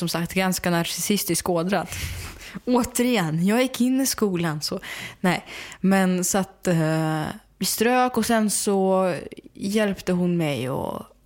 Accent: Smedjebacken, Dalarna County, Sweden; Så att jag åkte till Smedjebacken, till Dalarna, där jag växte upp.

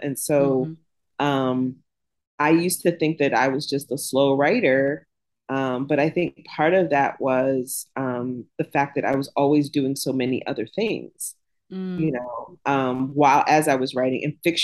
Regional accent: Jacksonville, Florida, United States; also born or lived in Pittsburgh; now in Oxford, United States; This is a return to the South for me. I grew up in the South, Jacksonville, Florida.

